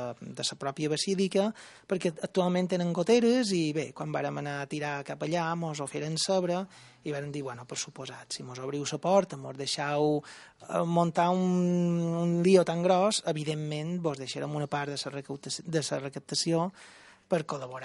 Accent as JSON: {"language": "Catalan", "region": "Balearic Islands", "country": "Spain", "said": "Mallorca és com és i tots som mallorquins"}